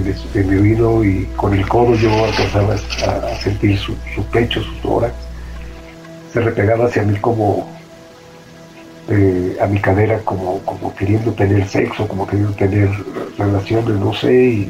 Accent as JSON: {"language": "Spanish", "region": "State of Mexico", "country": "Mexico", "said": "del Estado de México."}